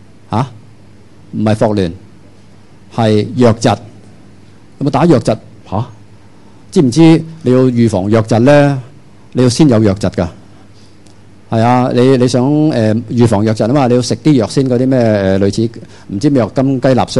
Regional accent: Hong Kong; 當然今時今日我哋香港人冇呢個問題啦，係咪？

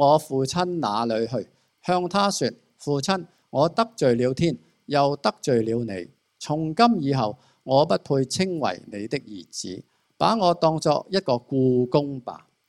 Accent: China; 可能我们中国人很有礼貌

